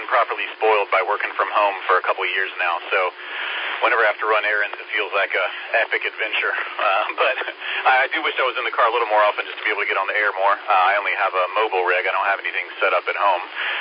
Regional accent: North Carolina, United States; I grew up in North Carolina, so I know that area a little bit.

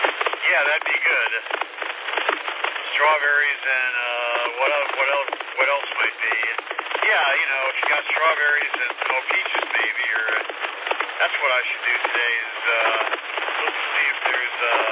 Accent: Malden, South Carolina, United States; I'm from Malden. I'm headed back to Graycourt.

